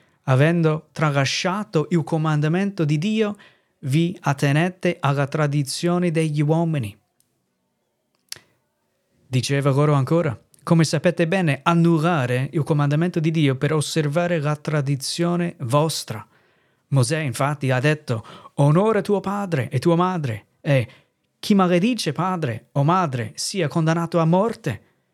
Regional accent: United States; Italian is a second language; now in Italy; sono missionario, vengo dagli Stati Uniti, servendo il Signore qui in Italia dal 2007

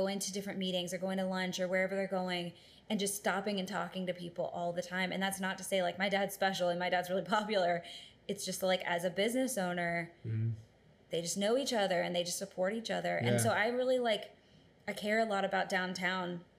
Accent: Lynchburg, Virginia, United States; Just like these great memories growing up in Lynchburg and then being able to see all of that come to fruition.

